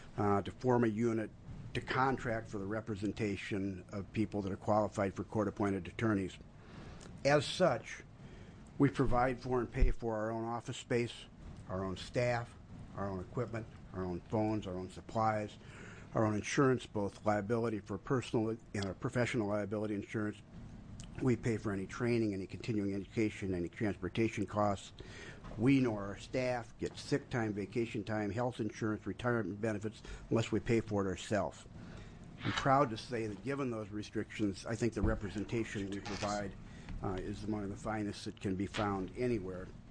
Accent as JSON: {"language": "English", "town": "Albany", "region": "Oregon", "country": "United States", "said": "I'm from Albany."}